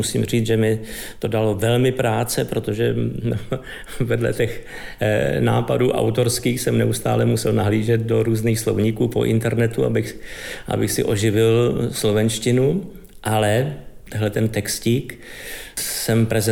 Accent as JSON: {"language": "Czech", "town": "Nymburk", "region": "Central Bohemian Region", "country": "Czechia", "said": "já pocházím z Nymburka, z malého města blízko Prahy, které má zase družbu s polským městečkem jménem Žarov."}